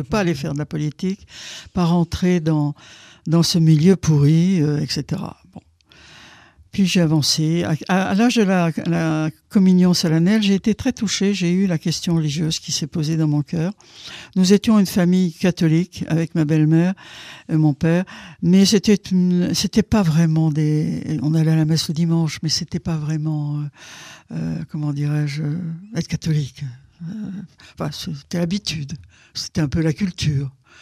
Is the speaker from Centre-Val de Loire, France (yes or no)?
yes; Centre-Val de Loire, France; born there; Je suis une femme … Je suis née dans le Berry, au centre de la France, dans une famille catholique.